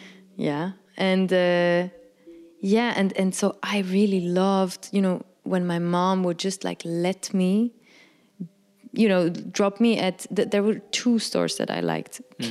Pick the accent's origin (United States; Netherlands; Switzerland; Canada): Switzerland; Frick, Aargau; This was in Frick. I grew up in Frick in a village of, I think, 4 or 5,000 people. Like, it was really small.